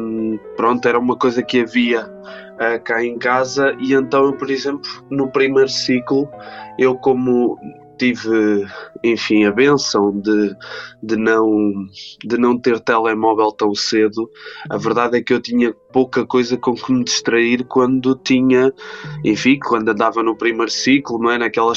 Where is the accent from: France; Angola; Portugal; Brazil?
Portugal; Estarreja, Aveiro; Eu nasci em 2006, em Aveiro, mas sou natural de Estarreja, concelho de Estarreja.